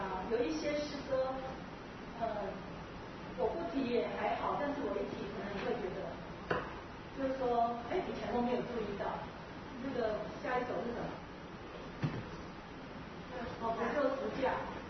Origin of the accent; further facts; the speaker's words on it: China; 我们中国人就是要换